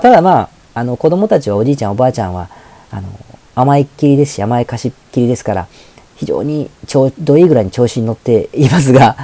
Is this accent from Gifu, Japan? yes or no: no; Osaka, Japan; ですから実は今日大阪からこれ収録してるんですよ。で、なんと僕の実家でございます。